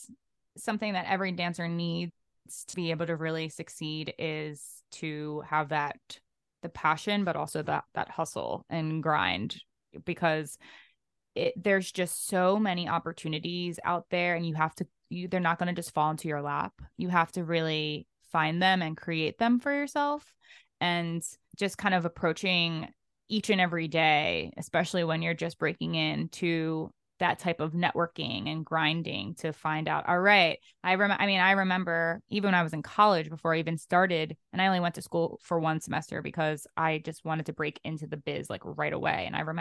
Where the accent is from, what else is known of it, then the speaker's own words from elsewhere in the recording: Maryland, United States; We grew up actually in Maryland together and we teach on Revel now together.